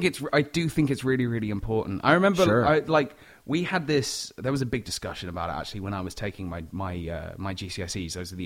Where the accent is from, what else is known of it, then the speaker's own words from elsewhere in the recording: Little Chalfont, South East England, United Kingdom; I'm from a county called Buckinghamshire in a little village called Little Chalfont. Just outside of London.